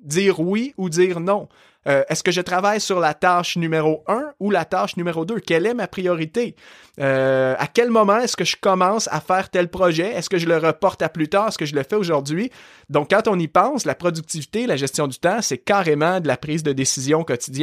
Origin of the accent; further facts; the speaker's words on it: Saint-Hyacinthe, Quebec, Canada; now in Montreal, Canada; Je suis québécois. Aujourd'hui, j'habite dans la région de Montréal, mais à la base, moi, je suis né en campagne et d'une région où est-ce que, justement, les gens au Québec ont un très fort accent. La ville de Saint-Hyacinthe